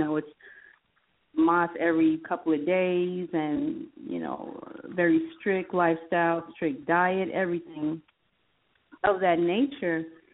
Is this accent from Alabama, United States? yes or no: no; Phoenix, Arizona, United States; also born or lived in New Orleans; Born in New Orleans, but raised in Phoenix.